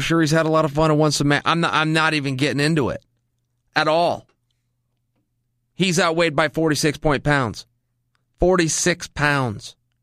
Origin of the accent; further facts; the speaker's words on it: United States; I could tell you, I grew up in America, so maybe it's different in other places.